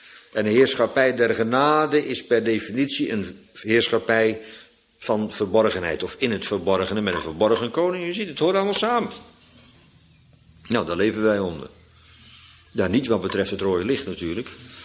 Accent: Netherlands; Gewoon om te laten zien dat je op je klompen, als Hollander natuurlijk, op je klompen kunt aanvoelen, je wooden shoes.

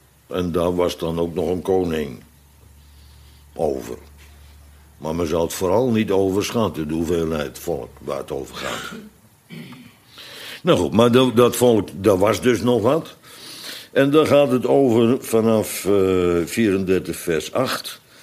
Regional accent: Netherlands; U kent dat, want wij zijn Nederlanders.

